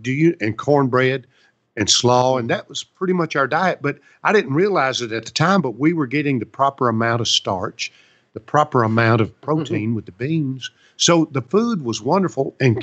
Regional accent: Portland, United States; It's kind of like my hometown of Portland

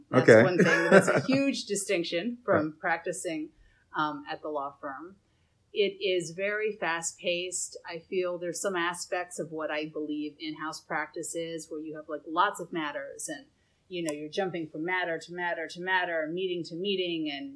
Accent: New York City, New York, United States; I am born and raised in New York City.

